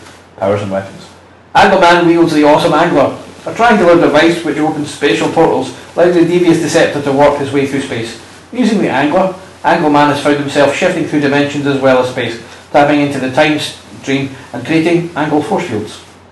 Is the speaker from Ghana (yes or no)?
no; Scotland, United Kingdom; we are Scottish, we swear better than you, leave it alone.